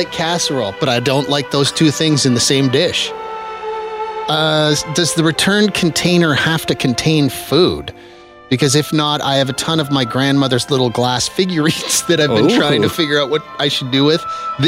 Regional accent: Saskatchewan, Canada; No, I'm from Saskatchewan. I've never heard of this before.

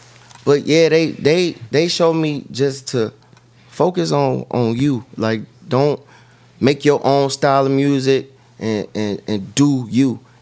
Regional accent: Cleveland, Ohio, United States; This shit ain't just about Cleveland. Nigga, I'm from Cleveland, Ohio, so, nigga, we stronger together

